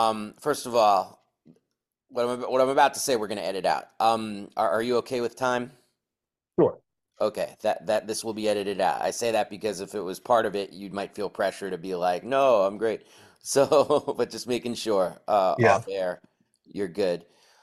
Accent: New York, United States; I remember this growing up in New York

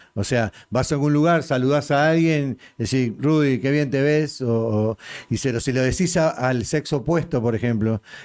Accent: Uruguay; accent: Uruguayan; hay muchos más mexicanos que gente con mi acento, digamos, más uruguayos

